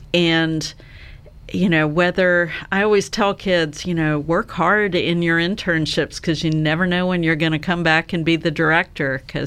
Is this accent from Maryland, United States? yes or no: yes; Maryland, United States; So, I grew up in Maryland, and we used to, I can't say that we traveled great distances when I was a kid